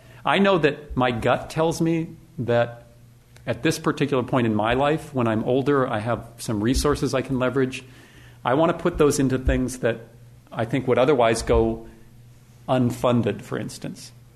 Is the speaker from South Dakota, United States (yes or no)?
no; North Dakota, United States; So when I'm a simple boy from the prairie. I grew up in North Dakota, right? Very harsh climate. You sort of learn to live simply.